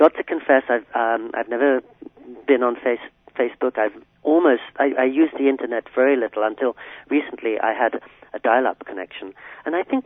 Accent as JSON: {"language": "English", "region": "California", "country": "United States", "tie": "born or raised there", "said": "But I always like imagining my hometown in California, say, through the eyes of somebody who's just arrived from Tibet or Bolivia or Cuba"}